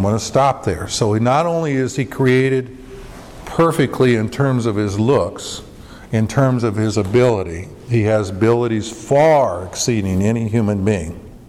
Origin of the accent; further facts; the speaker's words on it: Junction City, Oregon, United States; When I was growing up in Junction City, there used to be a place in Bend